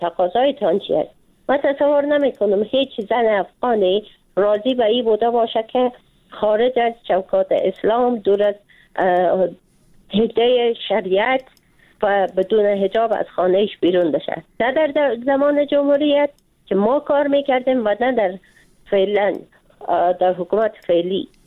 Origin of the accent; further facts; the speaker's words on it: Afghanistan; به عنوان یک افغان، نه به عنوان یک خانم